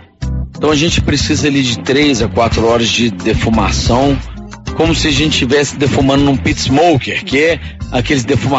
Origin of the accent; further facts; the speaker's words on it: Minas Gerais, Brazil; minha família é toda do Espírito Santo, sabe? Sou mineiro, mas meu pai e minha mãe são do Espírito Santo, são capixaba.